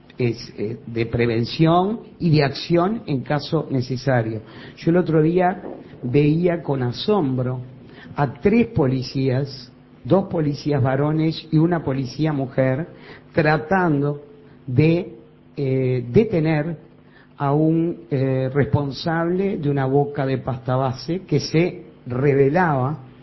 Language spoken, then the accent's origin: Spanish; Uruguay; como ciudadana uruguaya